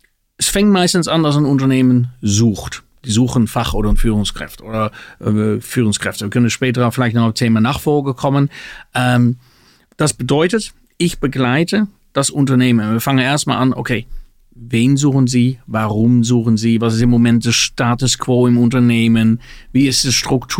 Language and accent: German; Netherlands; German is a second language; moved away as an adult; also born or lived in London; Wie man hört, gebürtiger Holländer